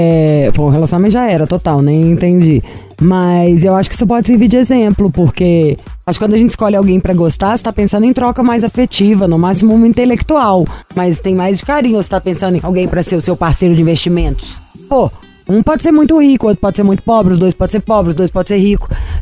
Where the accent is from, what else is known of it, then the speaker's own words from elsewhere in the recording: Minas Gerais, Brazil; Você sabe que lá na onde eu cresci passando a infância, tinha um lugar, pra quem os mineiros sabem, chama Escarpas do Lago.